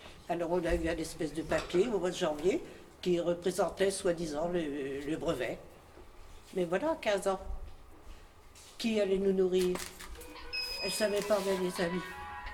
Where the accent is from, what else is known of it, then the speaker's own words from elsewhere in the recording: Troyes, Grand Est, France; En face de chez nous, à Troyes, je suis troyenne, hein